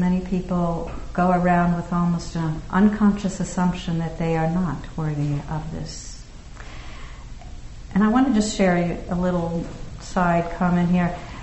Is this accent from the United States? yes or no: yes; United States; and living in the United States, being an American, it may obviously go beyond this, but I can at least speak for this country